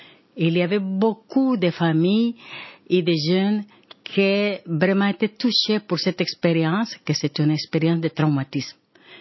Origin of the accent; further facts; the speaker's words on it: Honduras; Je viens du sud de Honduras où est la chaleur à 40.